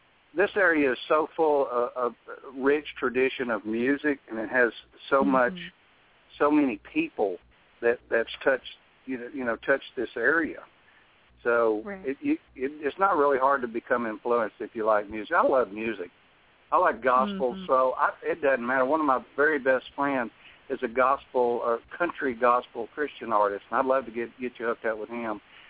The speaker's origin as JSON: {"language": "English", "town": "Texarkana", "country": "United States", "said": "But you know where I'm from, don't you? I'm from Texarkana, which is on the border of Texas and Arkansas."}